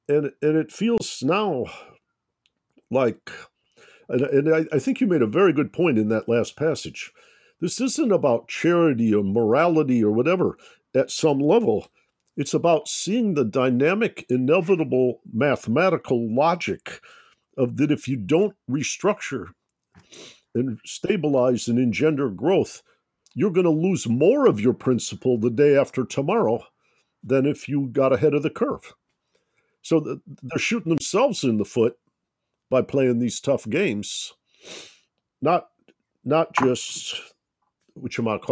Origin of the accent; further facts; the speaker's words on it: Detroit, Michigan, United States; I grew up in Detroit, Michigan, and we had the bankruptcy of the city of Detroit.